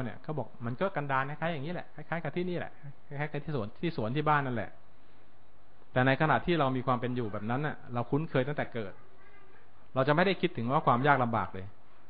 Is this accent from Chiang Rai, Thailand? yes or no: yes; Chiang Rai, Thailand; ชีวิตของผมอาจจะผ่านการเดินทางกลับบ้านเชียงรายไม่ต่างกว่า20กว่าปีแล้ว